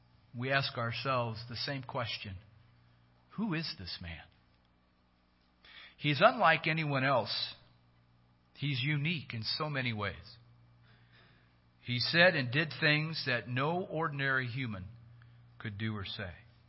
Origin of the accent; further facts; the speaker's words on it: California, United States; I'm from Northern California, Napa, Sonoma, Mendocino. Many of you know what that is. That's wine country.